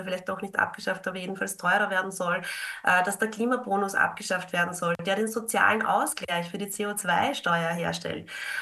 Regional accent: Burgenland, Austria; Man wundert sich als Burgenländer, Burgenländerin oft, wenn man mitbekommt, wie in anderen Bundesländern hier polemisiert wird und diskutiert wird.

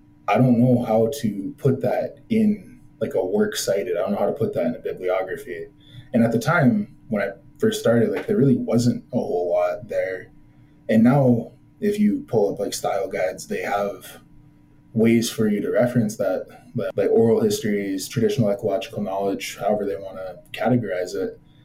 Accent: North Dakota, United States; I grew up on Standing Rock, I grew up in a very tribal community and everything.

